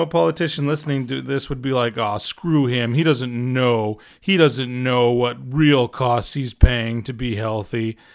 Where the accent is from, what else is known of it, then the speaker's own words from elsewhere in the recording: United States; moved away as an adult; I was born in the States and I lived there until later adulthood.